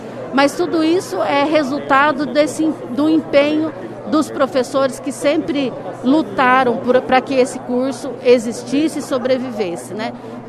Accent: Bandeirantes, Paraná, Brazil; eu sou aqui de Bandeirantes, né?

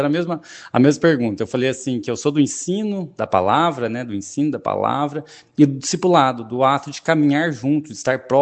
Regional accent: Santo Antônio da Platina, Paraná, Brazil; Inclusive, eu sou daqui, de próximo daqui, sou de Santo Antônio da Platina, natural de lá, né?

